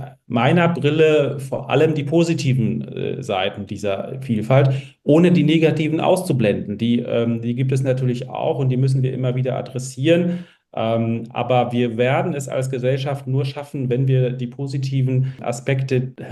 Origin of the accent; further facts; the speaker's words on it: Berlin, Germany; Geflüchteter aus Polen in den 80er Jahren nach West-Berlin ausgewandert oder geflohen. Ich bin dann in einem Asylantenheim, so hieß es damals, aufgewachsen in West-Berlin.